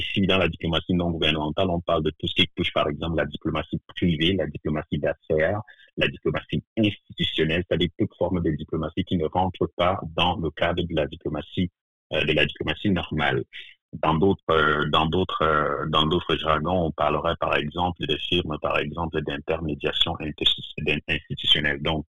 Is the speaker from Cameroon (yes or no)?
yes; Cameroon; Et je suis originaire du Cameroun.